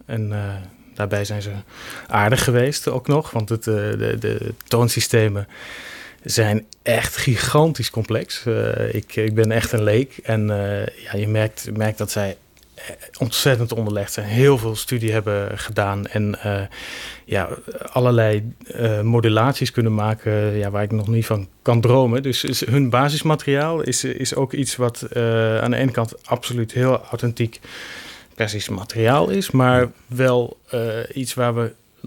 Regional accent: Groningen, Netherlands; Ik kom ook uit Groningen, dat zou ik eigenlijk niet meer moeten toevoegen.

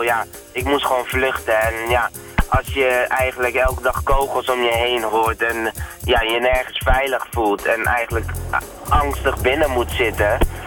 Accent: Somalia; Waar ik vandaan kom, dat is Somalië.

